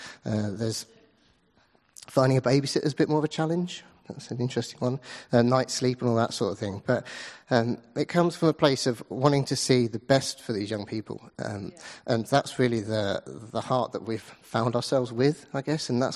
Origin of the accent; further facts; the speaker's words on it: Watford, East of England, United Kingdom; now in Leeds, United Kingdom; I'm originally from Watford, but I've been in Leeds for about 11 years. Live with my wife, Naomi, just across there.